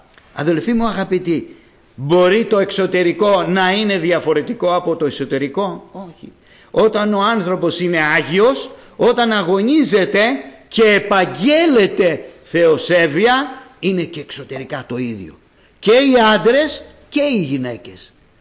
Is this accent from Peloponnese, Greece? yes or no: yes; Corinth, Peloponnese, Greece; όταν ήμουν μικρός, όλα τα παιδιά κάναν φασαρίες στην εκκλησία, όταν ήμουν μικρός εκεί στην Κόρινθο